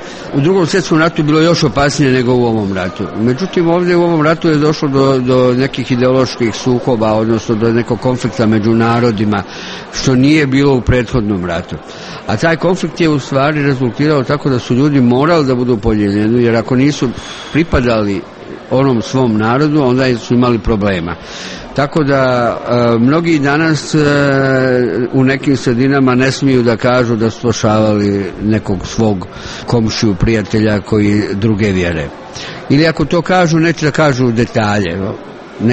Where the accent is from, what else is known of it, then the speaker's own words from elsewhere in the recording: Bosnia & Herzegovina; kod nas u Bosni se ne pita neko kad dođe u kuću hoćeš li kafu, nego se odmah pristavlja kafu.